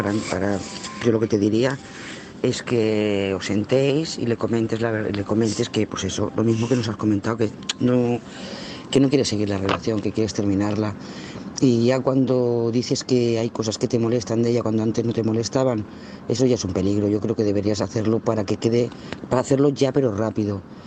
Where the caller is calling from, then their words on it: Lloret de Mar, Catalonia, Spain; de Lloret de Mar.